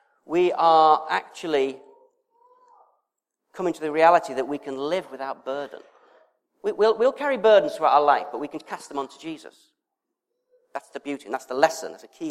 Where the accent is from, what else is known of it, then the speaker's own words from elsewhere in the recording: United Kingdom; We're British and we do it because that's what we do.